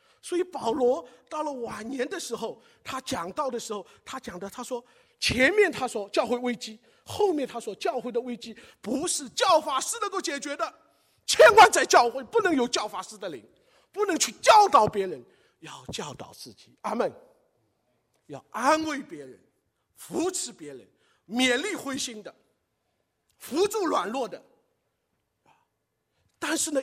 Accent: China; born there; 我出生在大陆

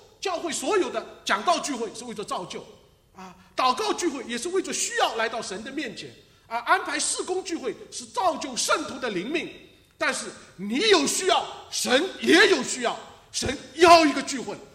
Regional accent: China; 这个晚餐，我们中国人有个习惯呢，中国人呢其实不重早饭的，重晚饭的

